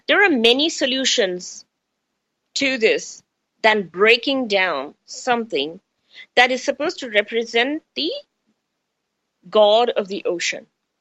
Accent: India; English is a second language; now in United States; Okay, see, my accent is changing, right? Because I'm Indian, grew up in India, and then lived donkey's years, so many years in America. So my accent changes.

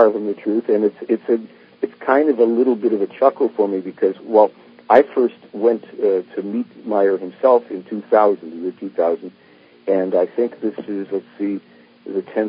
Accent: United States; Well, ever since I was a kid growing up in America, I was interested in, you know, space stories and things.

